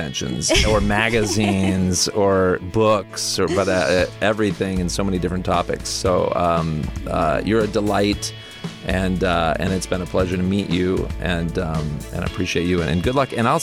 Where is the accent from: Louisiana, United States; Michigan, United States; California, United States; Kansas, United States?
Kansas, United States; say I grew up in Kansas, so that's a whole other thing, you know.